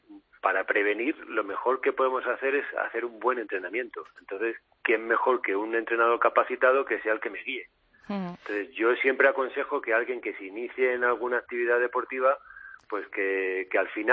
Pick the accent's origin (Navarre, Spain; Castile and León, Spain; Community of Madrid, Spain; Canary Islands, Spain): Community of Madrid, Spain; Aranjuez; Yo me crié en Aranjuez, nací allí